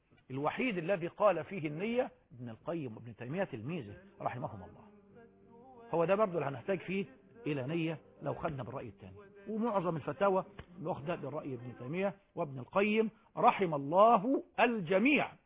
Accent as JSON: {"language": "Arabic", "country": "Egypt", "said": "ده كلها كلام بالعامية، بالدارج عندنا في مصر"}